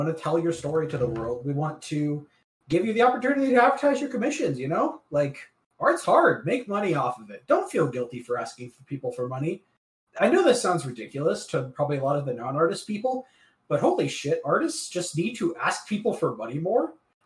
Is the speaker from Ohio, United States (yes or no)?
no; Indiana, United States; born there; Well, no, I was born in Indiana. I lived in Indiana.